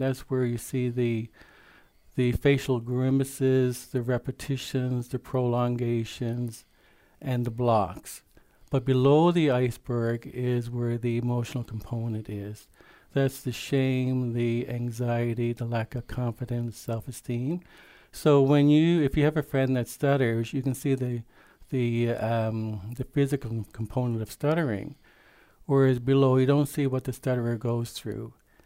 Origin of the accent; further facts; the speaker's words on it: Gander, Newfoundland and Labrador, Canada; also born or lived in Toronto; when I retired from the city of Toronto as a senior manager and moved back home, I'm originally from Gander.